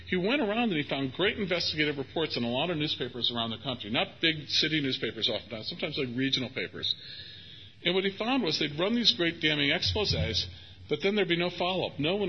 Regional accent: Cleveland, Ohio, United States; I was raised in Cleveland, Ohio. In fact, I have the honor of being the youngest paper boy in the history of Cleveland, Ohio.

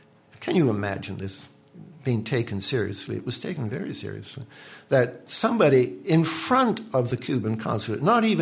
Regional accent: Montreal, Quebec, Canada; It was brought in through my hometown of Montreal and Havana.

